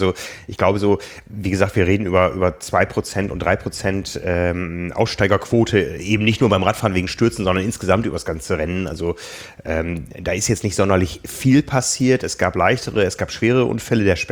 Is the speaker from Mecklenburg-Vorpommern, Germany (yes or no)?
no; Hamburg, Germany